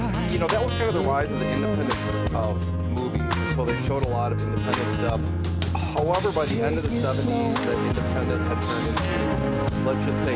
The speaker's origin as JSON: {"language": "English", "town": "Madison", "region": "Wisconsin", "country": "United States", "tie": "born or raised there", "said": "I was growing up in Madison, Star Trek II, The Wrath of Khan, Terminator 2."}